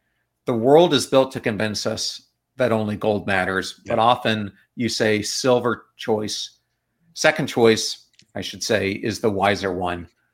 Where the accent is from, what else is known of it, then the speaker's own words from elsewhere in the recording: Pennsylvania, United States; I'm a huge Philadelphia Eagles fan because I grew up in Pennsylvania.